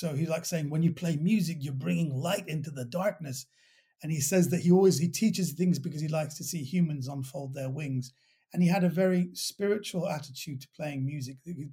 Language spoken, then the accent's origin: English; Kensington, London, United Kingdom; I was raised in Kensington, so I remember seeing him.